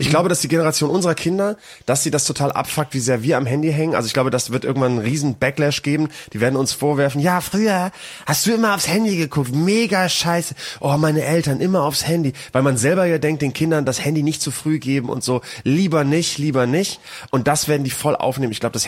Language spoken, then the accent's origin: German; Bremen, Germany; in meiner alten Heimat in Bremen